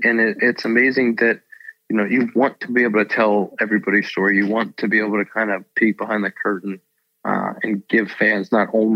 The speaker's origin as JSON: {"language": "English", "town": "Pittsburgh", "region": "Pennsylvania", "country": "United States", "tie": "born or raised there", "said": "when you grow up in a city, like I grew up in Pittsburgh"}